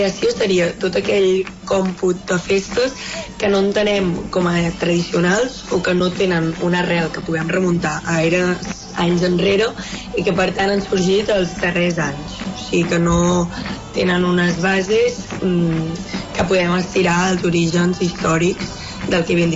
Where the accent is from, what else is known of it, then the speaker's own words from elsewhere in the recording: Palau-solità i Plegamans, Catalonia, Spain; En el cas de Palau, que és el meu poble